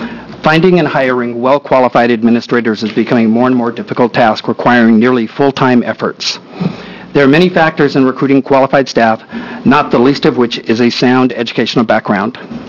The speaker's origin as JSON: {"language": "English", "town": "Astoria", "region": "Oregon", "country": "United States", "said": "I'm from Astoria, Oregon."}